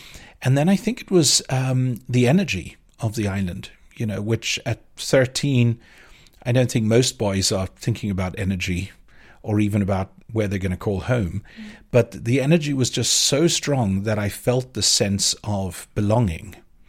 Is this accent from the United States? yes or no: no; Johannesburg, Gauteng, South Africa; not that I'm originally from Cape Town, I'm originally from Johannesburg or suburban Johannesburg